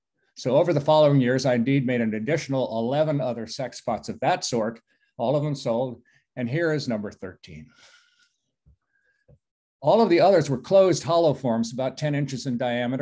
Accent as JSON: {"language": "English", "town": "Belmont", "region": "Massachusetts", "country": "United States", "said": "I'm from Belmont, Massachusetts."}